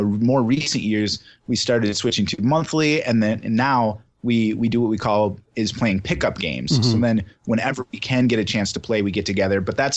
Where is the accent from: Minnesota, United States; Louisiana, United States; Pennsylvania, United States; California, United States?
Minnesota, United States; now in Wisconsin, United States; I'm originally from southern Minnesota, but now uh-huh. I moved to Wisconsin, and I've met Dan here